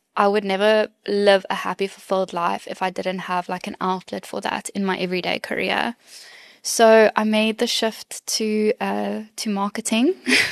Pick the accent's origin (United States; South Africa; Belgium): South Africa; Somerset West, Western Cape; I was born and raised in Somerset West, which is obviously in the beautiful Cape Winelands. I went to school there, primary school, high school.